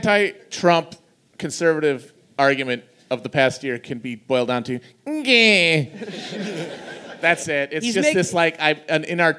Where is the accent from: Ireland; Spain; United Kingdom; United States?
United States; Midwest; Like, I'm sorry, I'm from the Midwest. Nobody there gives a shit about one another.